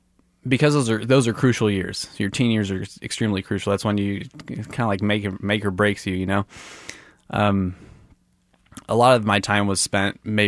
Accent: Independence, Missouri, United States; also born or lived in Liberty; now in Kansas City, United States; I mean, I'm a Kansas City, I guess you could say, native. I grew up in Independence, then moved to Liberty when I was about 10. And then once I got married, I came to the heart of downtown.

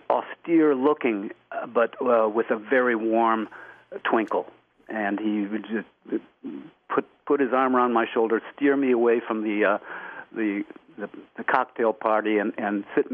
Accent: Minnesota, United States; Well, I grew up in Minnesota.

